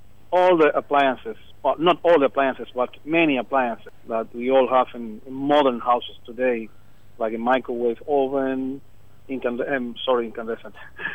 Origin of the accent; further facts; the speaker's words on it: Cuba; I am from Cuba.